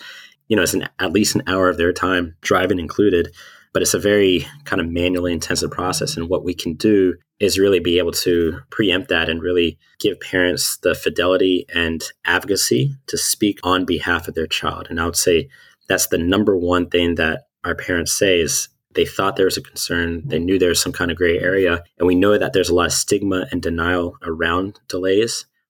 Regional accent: Gastonia, North Carolina, United States; I'm from North Carolina myself, from a little town called Gastonia.

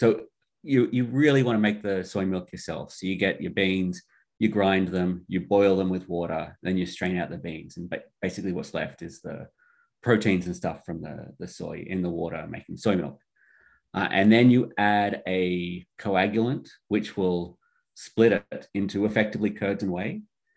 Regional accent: Australia; So as an Aussie, and that's being our national dessert, I say that's good.

